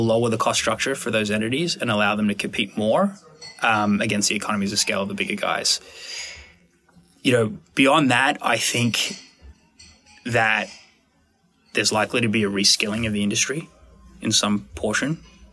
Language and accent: English; Australia; I'm originally from Australia, and in Australia, we have four big banks